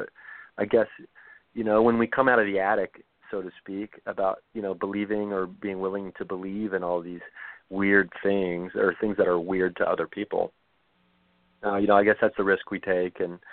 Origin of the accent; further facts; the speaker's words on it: Ohio, United States; Like I grew up in Southern Ohio. All of my sisters were pregnant at like 18.